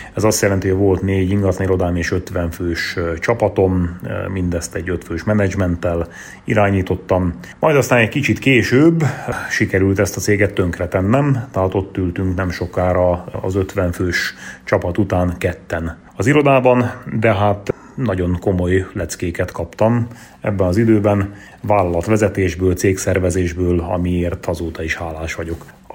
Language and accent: Hungarian; Karancsalja, Nógrád, Hungary; accent: Nógrád; Én Salgótarja mellett egy kisfaluban nőttem fel, Karancsalján. Innen a nógrádi akcentusom, ami talán érezhető lesz